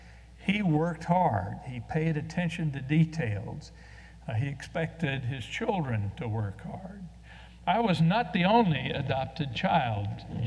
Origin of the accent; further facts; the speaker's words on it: Chicago, Illinois, United States; born there; The message told me that I could apply to the state of Illinois, where I was born in Chicago, about 74 years ago, and get my original birth certificate.